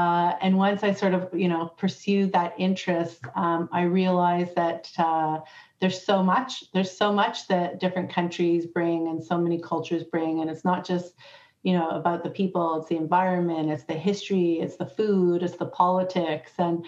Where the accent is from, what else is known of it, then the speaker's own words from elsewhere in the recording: Canada; when I grew up in Canada